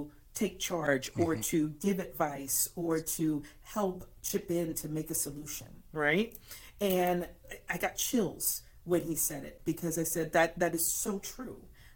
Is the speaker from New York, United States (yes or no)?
yes; Bronx, New York, United States; I am a New York girl. I was born and raised in the Bronx. I've only been in Arizona for 19, 20 years.